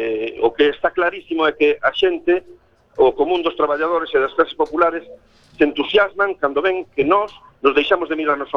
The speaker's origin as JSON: {"language": "Galician", "town": "Ferrol", "region": "Galicia", "country": "Spain", "said": "Eu estou especialmente contento porque son ferrolán"}